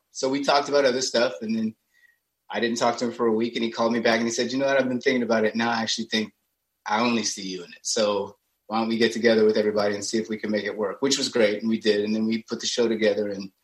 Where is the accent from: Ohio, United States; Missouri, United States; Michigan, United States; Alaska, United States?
Missouri, United States; Kansas City; now in Denver, United States; because I was born in Kansas City, Missouri, grew up there, you know, lived there for many years, and then moved to Denver, Colorado.